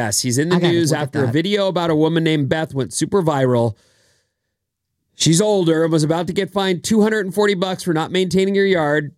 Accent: California, United States; So I do think people from other places driving here, I'm from California

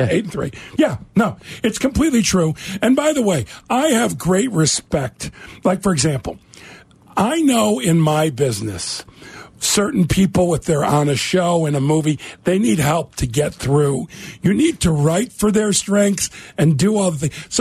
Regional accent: Chicago, Illinois, United States; that for me is being a Chicagoan.

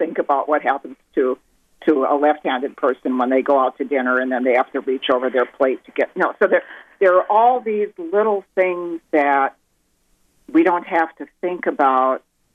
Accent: Minnesota, United States; now in Massachusetts, United States; I grew up in Minnesota, you know, and we ate Colby Longhorn cheese. And when I moved to Massachusetts

